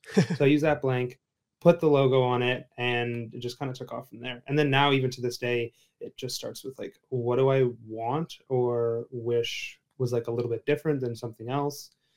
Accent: Toronto, Ontario, Canada; now in Los Angeles, United States; Growing up in Toronto, it's very much a walking city, like New York in that way

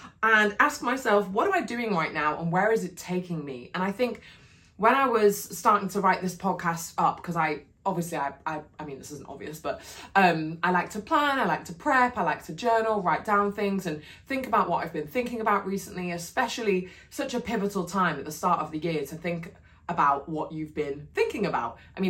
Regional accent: England, United Kingdom; So I'm Northern English, and I actually am a bit Norwegian too. Fun fact for you.

